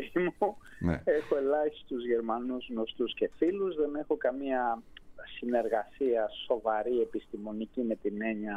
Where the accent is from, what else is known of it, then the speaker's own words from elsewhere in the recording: Paris, Île-de-France, France; Εγώ μεγάλωσα στη Γαλλία, πήγα σχολείο στη Γαλλία, πήγα πανεπιστήμιο στη Γαλλία, πήρα το διδακτορικό μου από τη Γαλλία και έζησα σχεδόν το 1/3 της ζωής μου εκεί.